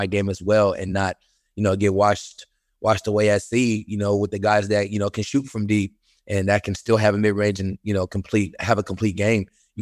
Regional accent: Seattle, Washington, United States; I mean, I would say my whole hood that I grew up, you know, I grew up in Seattle, Washington.

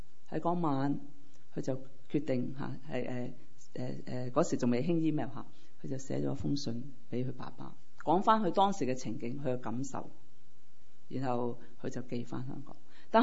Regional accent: Guangdong, China; 我们广东话，有广东人有时讲一些说话真的很绝的

